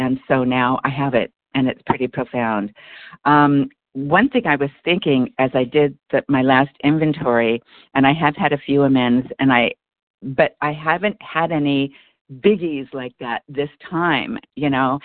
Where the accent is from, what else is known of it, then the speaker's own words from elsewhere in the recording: Los Angeles, California, United States; now in Portland, United States; I live in Portland, Oregon now, but I'm from Los Angeles, and I'm going down there tomorrow